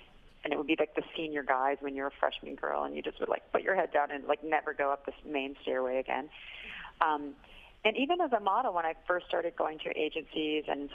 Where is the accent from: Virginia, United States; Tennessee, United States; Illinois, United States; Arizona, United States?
Illinois, United States; DeKalb; I am. I'm from DeKalb, which is about 60 miles straight west.